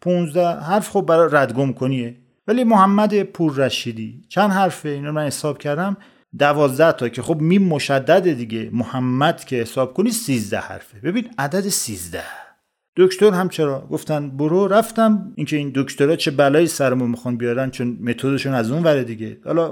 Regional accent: Iran; من عاشق ایرانم چون من ایرانی هستم، جایی جز ایران نمیتونم اصلا دووم بیارم زندگی کنم. عاشق بودم که موندم تو این مرز بوم

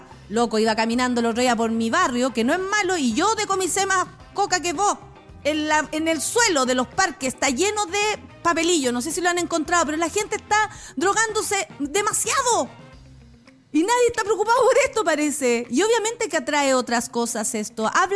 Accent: La Florida, Santiago Metropolitan Region, Chile; soy de la Florida, hasta está patas para arriba.

